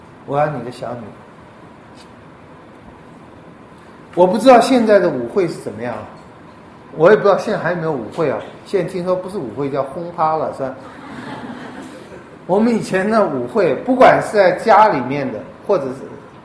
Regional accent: China; 我们中国人也很看重家

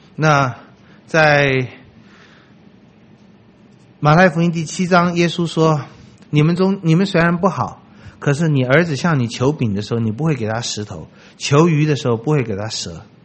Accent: China; 我们中国人也有这种盼望啊，桃花源就是啊，我们希望有一个平安的地方，有个安身立命的地方，那个家乡就是上帝。

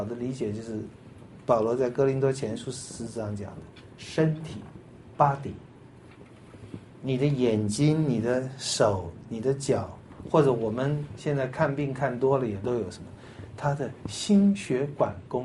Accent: China; 不是像我们中国人讲的什么牺牲小我成全大我

